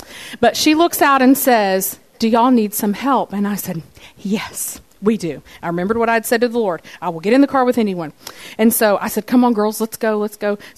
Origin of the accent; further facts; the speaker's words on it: Florida, United States; now in Loveland, United States; I have on flip-flops. I'm from Florida. I wear them all year.